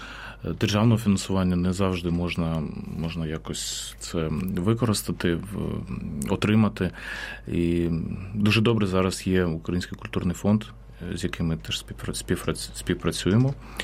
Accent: Dnipro, Dnipropetrovsk Oblast, Ukraine; born there; Я сам народився в Дніпропетровську, зараз місто Дніпро.

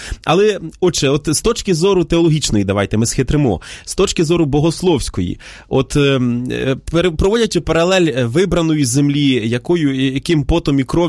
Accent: Vinnytsia Oblast, Ukraine; я походжу з Вінниччини

